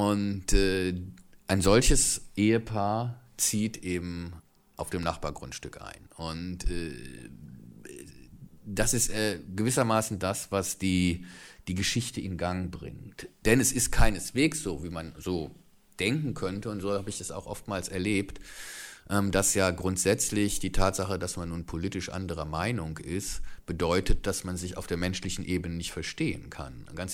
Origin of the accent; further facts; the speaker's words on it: West Germany, Germany; aus meiner Sozialisation als Westdeutscher oder bundesrepublikanischer junger Mann, der ich damals war